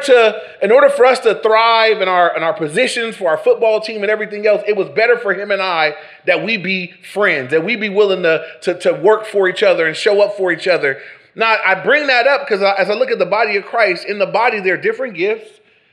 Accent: Englewood, United States; I grew up in Englewood. I played high school football growing up.

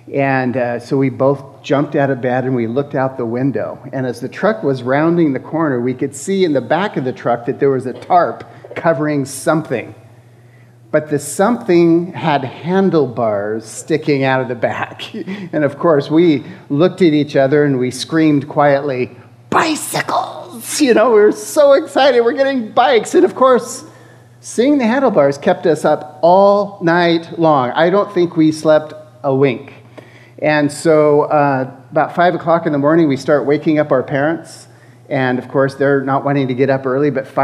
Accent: California, United States; I grew up in Northern California.

